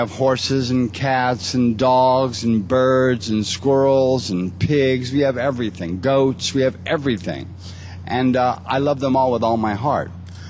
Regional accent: the South, United States; I was raised in the South, where we eat everything that breathes.

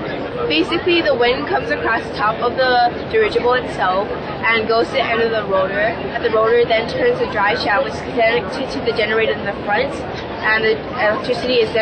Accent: Hawaii, United States; I just turned 16, and I'm from Milan, Hawaii.

